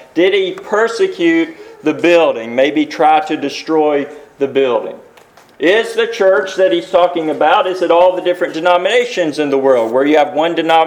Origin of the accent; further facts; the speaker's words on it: Loudon, Tennessee, United States; Where I grew up in Loudoun, Tennessee, there was one right down the street from where I lived.